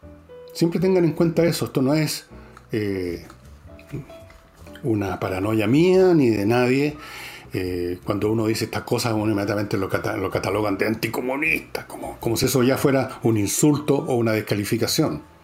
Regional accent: Chile; Nosotros somos chilenos, tenemos nada que ver con eso.

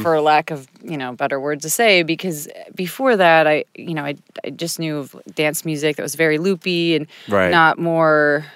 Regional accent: Chicago, Illinois, United States; I mean, I'm from Chicago, so I grew up on Chicago house, obviously, and like soulful American house music.

